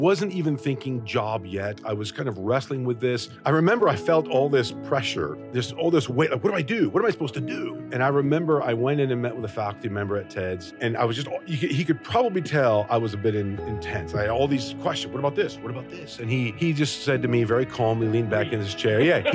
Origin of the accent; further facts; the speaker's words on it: Rockford, Illinois, United States; Born and raised in Rockford, Illinois, northern Illinois, not too far from the Wisconsin border